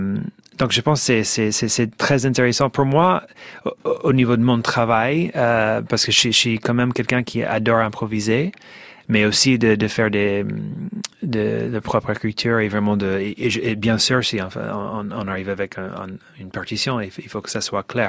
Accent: Ohio, United States; French is a second language; Bien sûr, je suis très américain. Je viens d'Ohio.

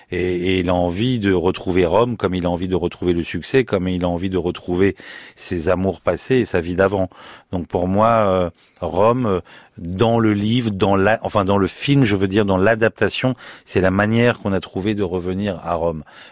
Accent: France; Ici, on est français.

